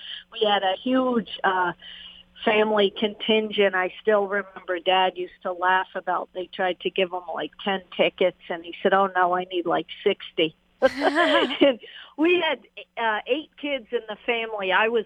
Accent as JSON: {"language": "English", "region": "New England", "country": "United States", "tie": "born or raised there", "said": "So I grew up in New England, and like a lot of us female jockeys, I was a horse-loving little girl"}